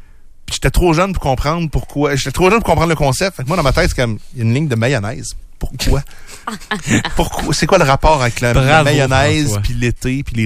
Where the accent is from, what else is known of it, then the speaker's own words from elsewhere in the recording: Trois-Rivières, Quebec, Canada; now in Quebec City, Canada; j'ai deux vies à Québec. Je suis arrivé ici en 2007. Moi, je suis de Trois-Rivières. Je suis arrivé en 2007 pour faire mon cours de radio au CRTQ.